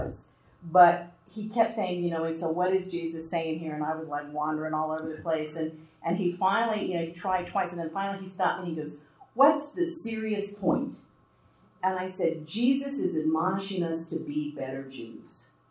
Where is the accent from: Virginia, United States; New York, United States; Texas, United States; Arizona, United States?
Texas, United States; El Paso; as a Mexican kid growing up in El Paso, which was really pretty provincial